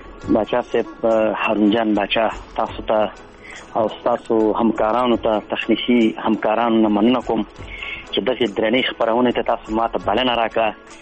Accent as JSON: {"language": "Pashto", "town": "Jalalabad", "region": "Nangarhar", "country": "Afghanistan", "tie": "born there", "said": "زه په جلال آباد ښار کې پیدا شوی یم په ریګ شامت خان منطقه یو کلی ورته وایي په هغه ځای کې پیدا شوی یم"}